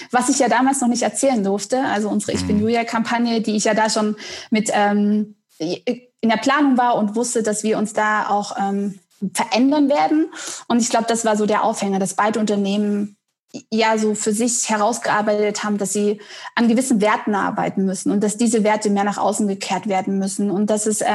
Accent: Dresden, Saxony, Germany; born there; now in Detmold, Germany; Ich bin geboren in Dresden und hatte schon einige Stationen in meinem Leben jetzt hinter mir. Und bin jetzt in Detmold, wo der Firmensitz von Tamaris ist. Und ja, lebe da jetzt

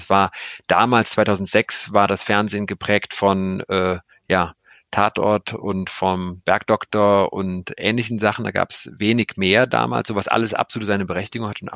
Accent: Cologne, North Rhine-Westphalia, Germany; das war damals dann in Köln, ich komme ja aus Köln

